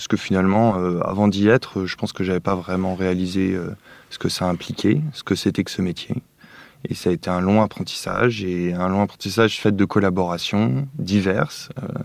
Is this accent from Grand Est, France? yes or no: no; Paris, Île-de-France, France; Plus personnellement, moi, j'ai grandi plutôt à Paris, d'un père designer et d'une mère psychologue.